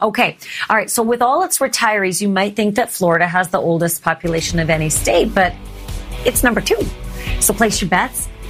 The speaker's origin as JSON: {"language": "English", "town": "Winnipeg", "region": "Manitoba", "country": "Canada", "said": "Yeah, I always thought if, you know, I came from Winnipeg, and I thought if any team comes to play in Winnipeg in February, they're going to lose because they don't know what it's like to do everything there in that kind of temperature."}